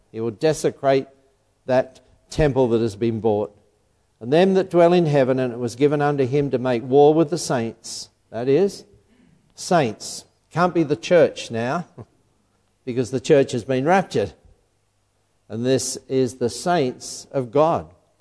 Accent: England, United Kingdom; born there; I was born in England during the war years, right in the middle of the war years.

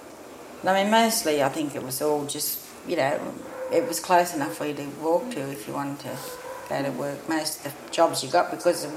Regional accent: Helensburgh, New South Wales, Australia; We grew up in Helensburg where there were only whites, and I was a little bit funny about it. I knew that I had Aboriginal, I was an Aboriginal then

